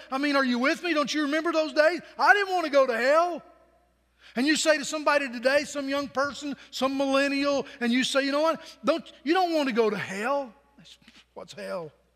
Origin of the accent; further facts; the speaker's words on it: Pennington Gap, Virginia, United States; I remember as a young person, I was raised on Kentucky Street in Pennington Gap, Virginia.